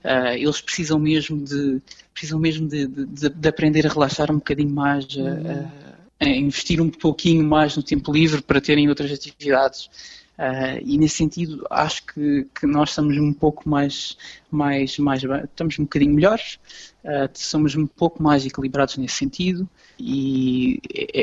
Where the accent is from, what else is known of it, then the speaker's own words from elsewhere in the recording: Lisbon, Portugal; eu sou de Lisboa